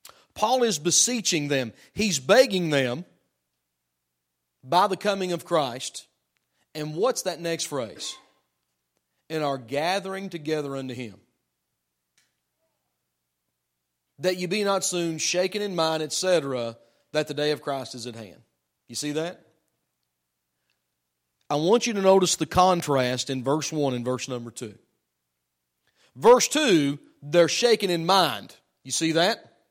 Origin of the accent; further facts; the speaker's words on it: the South, United States; born there; But that's probably because I was born in the South. Had I been raised in the Midwest, I probably wouldn't be.